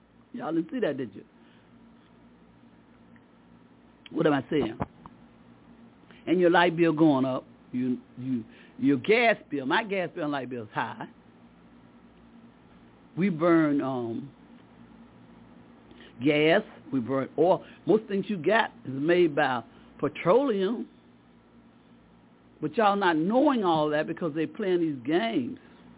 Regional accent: the South, United States; I said, I was taught that. I'm a Southerner.

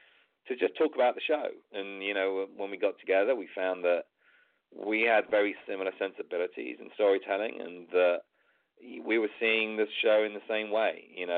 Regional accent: United Kingdom; You know, being British, I think I was an addition to that team because I had the local knowledge

